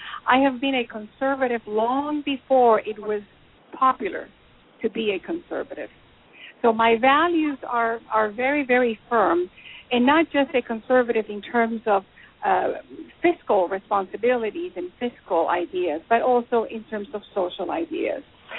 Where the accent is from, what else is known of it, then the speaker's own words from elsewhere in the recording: Cuba; now in United States; I was born and raised in Cuba. I lived under communism.